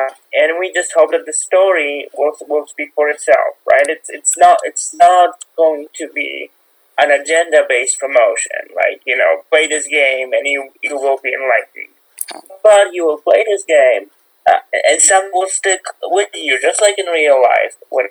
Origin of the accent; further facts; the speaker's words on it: Poland; now in United States; I started the foundation because I was in a wheelchair all my life. I moved to America from Poland